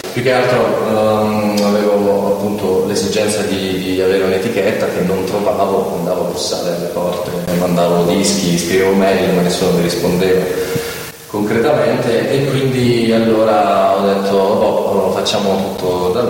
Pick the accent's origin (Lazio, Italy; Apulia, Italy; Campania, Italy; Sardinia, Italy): Apulia, Italy; Taranto; Poi io sono di origine, sono tarantino, sono pugliese, e cercheremo anche di arrivare in Puglia.